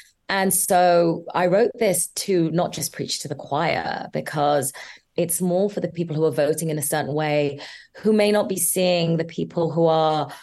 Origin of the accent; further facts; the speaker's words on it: London, United Kingdom; I was born and brought up in London, born to Bangladeshi parents in Tooting, and then grew up in Ballon.